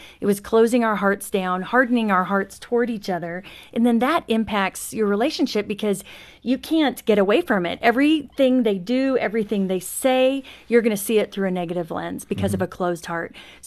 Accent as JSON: {"language": "English", "town": "Phoenix", "region": "Arizona", "country": "United States", "tie": "born or raised there", "said": "We were raised in Phoenix, Arizona."}